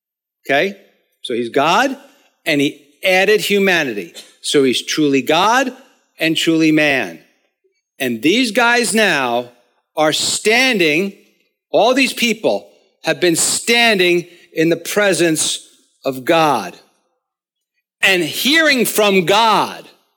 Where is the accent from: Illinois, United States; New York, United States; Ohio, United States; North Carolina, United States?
New York, United States; I'm obnoxious. I have an excuse. I'm from New York.